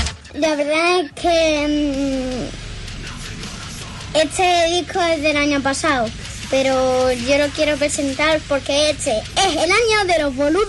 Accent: Huelva, Andalusia, Spain; Un grupo de aquí, de Huelva, de mi tierra.

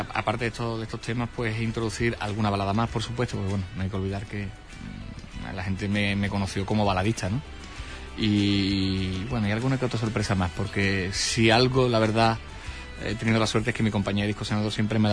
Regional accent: Seville, Andalusia, Spain; como sevillano que soy

